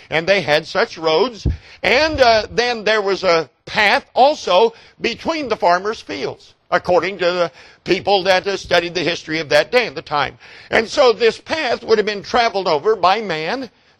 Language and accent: English; Perry, Oklahoma, United States; I'm thinking in my mind right now of the place I was raised outside of Perry, Oklahoma.